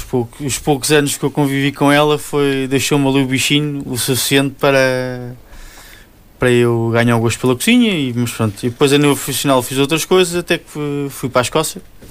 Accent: Lisbon, Portugal; Não, eu sou de Lisboa.

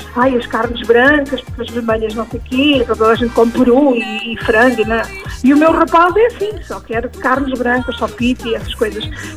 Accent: Pegões, Setúbal, Portugal; E eu sou aqui de Pegões, portanto também pertenço aqui à grande capital, não é? Fica aqui bem pertinho de Lisboa.

